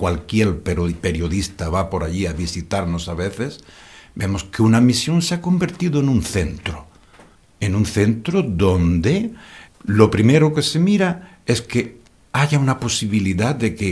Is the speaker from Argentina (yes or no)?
no; Almería, Andalusia, Spain; moved away as an adult; era un sacerdote joven en mis 20 y tantos años, y yo no había dormido como español, andaluz, soy almeriense.